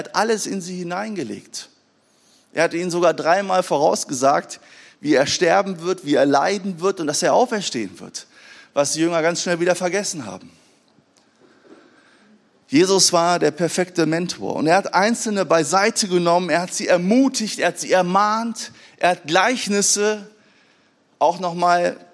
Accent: Wuppertal, North Rhine-Westphalia, Germany; Ich bin in Wuppertal groß geworden in einem Missionshaus.

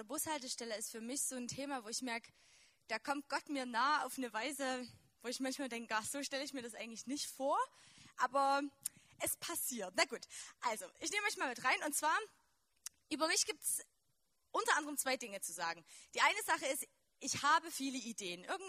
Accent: Chemnitz, Saxony, Germany; accent: Saxon; ich komme aus Chemnitz.

